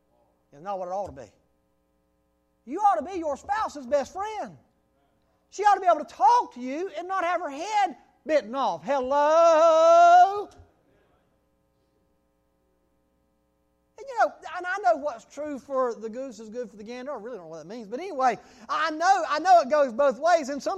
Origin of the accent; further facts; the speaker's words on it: Goldsboro, North Carolina, United States; I was raised in Goldsboro.